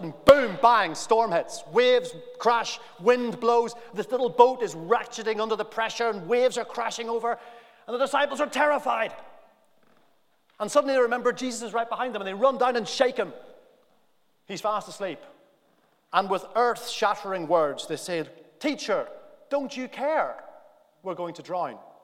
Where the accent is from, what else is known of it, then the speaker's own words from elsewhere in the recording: Northern Ireland, United Kingdom; One of the things about growing up in Northern Ireland is we saw things and experienced things that nobody should see or experience.